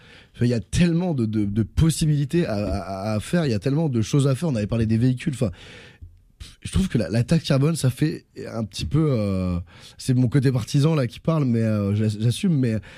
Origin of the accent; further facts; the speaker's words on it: France; la taxe carbone, moi je viens de France